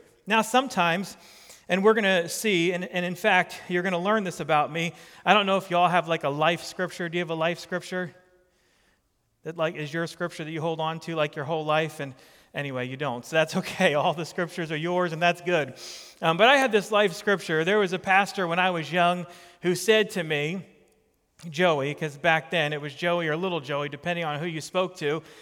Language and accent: English; New Jersey, United States; Most of you know that I grew up in New Jersey. All of this was very real to us.